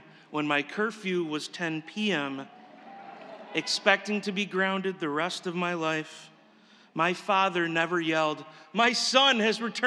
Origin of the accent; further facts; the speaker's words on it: Irondequoit, New York, United States; not relevant to a little kid growing up in Irondequoit in the 1980s.